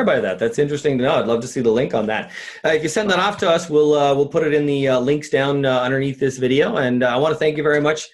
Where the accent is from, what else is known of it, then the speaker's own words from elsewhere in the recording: Canada; I'm originally from Canada. I live in Canada now